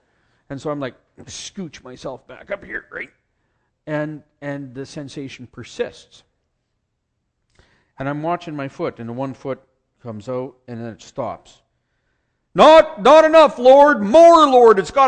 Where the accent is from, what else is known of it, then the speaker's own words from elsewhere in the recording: Saskatchewan, Canada; I'm from Saskatchewan. Saskatchewan is like the northern frontier of the North American continent almost. Like we have in Saskatchewan, we got the northernmost international airport where I live.